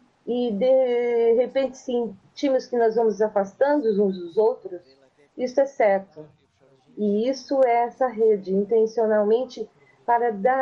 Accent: Porto Alegre, Rio Grande do Sul, Brazil; Eu sou de Porto Alegre

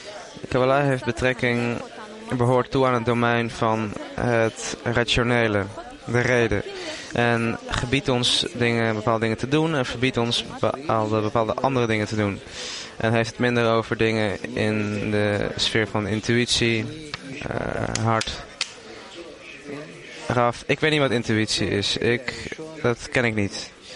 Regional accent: Israel; Goeiedag, ik kom ook uit Israël en ik ben hier ook voor het eerst.

